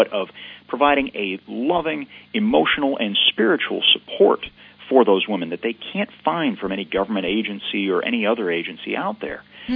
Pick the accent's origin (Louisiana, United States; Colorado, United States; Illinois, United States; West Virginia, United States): Illinois, United States; Naperville; We see a lot of clients interestingly, Naperville, my hometown